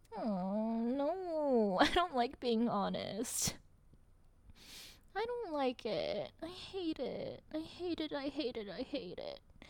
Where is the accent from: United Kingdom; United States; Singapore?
United States; California; I'm actually from California, so I'm, like, Californian